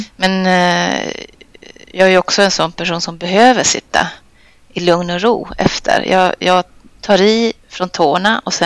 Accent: Kiruna, Norrbotten County, Sweden; also born or lived in Gothenburg; Ja, jag är från Norrbotten, från Kiruna från början

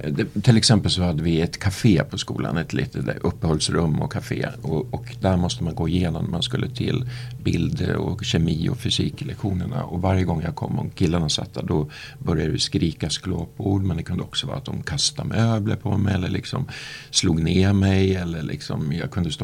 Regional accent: Hökåsen, Västmanland County, Sweden; Jag är uppvuxen utanför Västerås i ett samhälle som heter Hökåsen. Där mina föräldrar byggde en villa. Så att jag är uppvuxen i ett villaområde.

